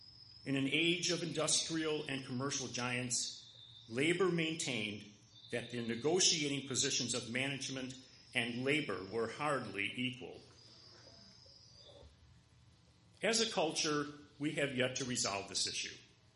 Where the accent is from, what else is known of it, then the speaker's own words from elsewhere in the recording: United States; As an American and as a person of privilege, I cherish it as much as the next person.